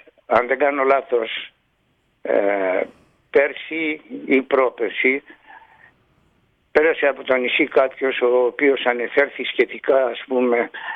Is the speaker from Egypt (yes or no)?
yes; Egypt; γεννήθηκα και μεγάλωσα στην Αίγυπτο και όπως γνωρίζεις, κάτω στην Αίγυπτο ο Ελληνισμός, εκτός από τη μετρική του γλώσσα, μάθαινε και άλλες τρεις γλώσσες, την Αφρική, τη Γαλλική και την Αιγυπτιακή, την Αραβική.